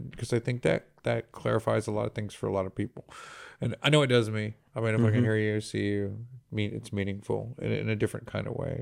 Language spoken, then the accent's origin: English; Texas, United States; Yeah, because we're born in the 90s. We're Texan.